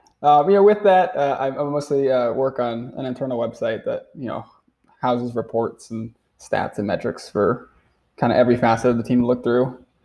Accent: Albuquerque, New Mexico, United States; so I'm from Albuquerque. That's where I grew up and lived for, you know, a dozen years.

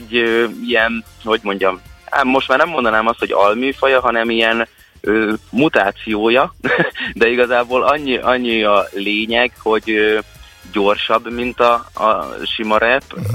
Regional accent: Vámosmikola, Pest, Hungary; Én egy Vámos Mikolai gyerek vagyok

